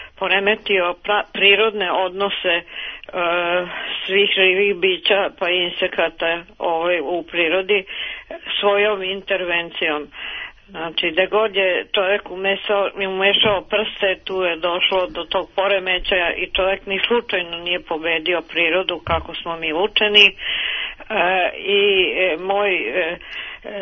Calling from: Novi Sad, Vojvodina, Serbia; Ja sam iz Novog Sada

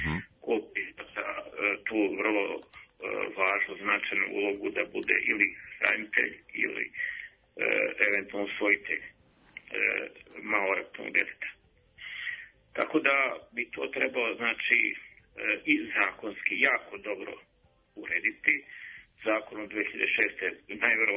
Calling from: Belgrade, Serbia; Iz Beograda.

